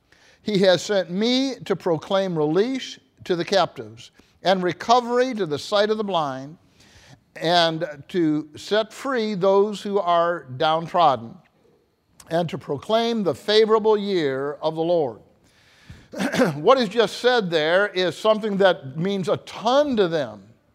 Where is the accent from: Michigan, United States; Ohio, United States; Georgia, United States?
Ohio, United States; Cleveland; And so I was brought up in Cleveland, Ohio, and baptized in a congregation there, Lorain Avenue.